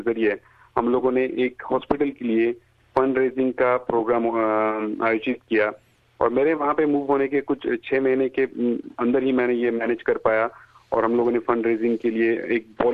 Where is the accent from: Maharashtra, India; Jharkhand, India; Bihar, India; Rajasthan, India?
Maharashtra, India; Pune; वैसे तो back home India मैं पूना से हूँ